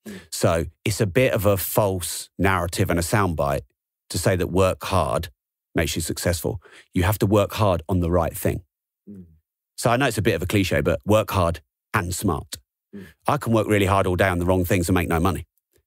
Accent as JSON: {"language": "English", "region": "England", "country": "United Kingdom", "said": "I'm English and I don't really like blow my own trumpet."}